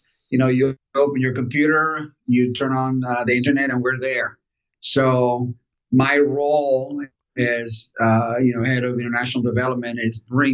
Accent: Miami, Florida, United States; also born or lived in Caracas, Venezuela; I left when I was a kid, and my family moved to Florida, to Miami, Florida, where my dad was first worked there as a diplomat. And then eventually in banking. And so we grew up there

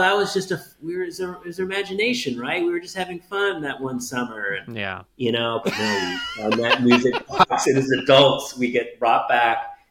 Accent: Oregon, United States; No, it was all very, growing up in Oregon, it was all very foreign and weird.

